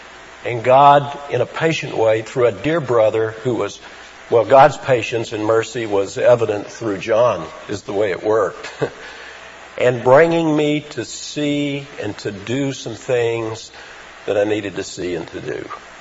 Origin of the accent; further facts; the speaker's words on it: Atlanta, Georgia, United States; also born or lived in Ohio / Florida; I grew up in the South like a lot of folks did. I had lived up north. I had lived in Ohio. I had lived in Florida. But most of the time I had grown up here in the Atlanta area for most of the years up through about 1959.